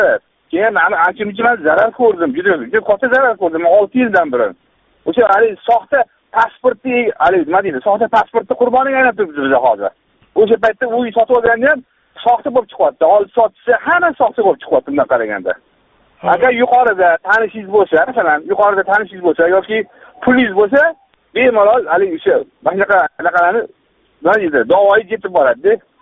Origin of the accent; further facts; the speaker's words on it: Tashkent, Uzbekistan; Toshkentdanman.